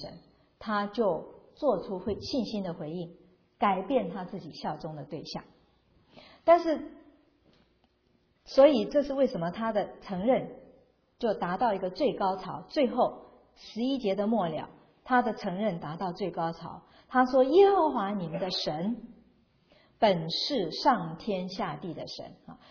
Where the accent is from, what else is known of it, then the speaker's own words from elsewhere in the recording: China; 所以我们中国人也有这种概念，你看很多人去拜土地公